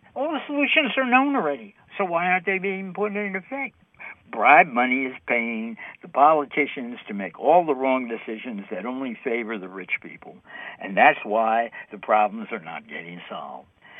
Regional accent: New York City, New York, United States; Just like, hey, I'm from New York City, and some of the stupid things that the mayor, the so-called mayor, does, they're killing the city, New York.

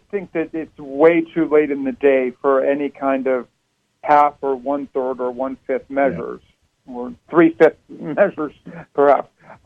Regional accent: Washington, District of Columbia, United States; also born or lived in Maryland; although I was born in Maryland. I grew up mostly in Washington, D.C., although I spent most of my life in Maryland.

